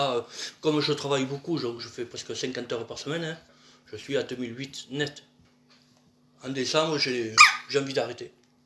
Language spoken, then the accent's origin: French; Albi, Occitanie, France; Ben, je viens d'Alpi, dans le Tarn. Donc, je suis né en 63. Mon père était postier. Ma mère était assistante maternelle à la maison.